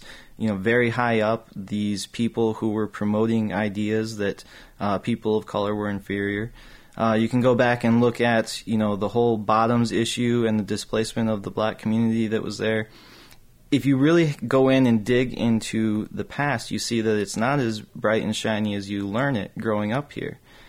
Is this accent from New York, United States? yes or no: no; Battle Creek, Michigan, United States; Just speaking of myself, you know, I grew up in Battle Creek, and you learn about Sojourner Truth and you learn about the Underground Railroad and the role that Battle Creek played.